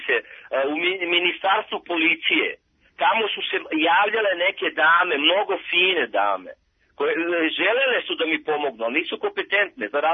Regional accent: Belgrade, Serbia; Ja sam rođen i odrastao u Beogradu.

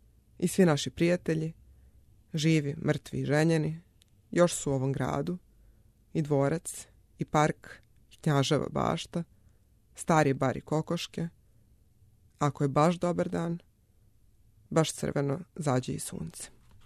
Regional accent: New Belgrade, Belgrade, Serbia; also born or lived in Montenegro; većina tih sećanja jeste iz Crne Gore, ali odrasla sam na Novom Beogradu

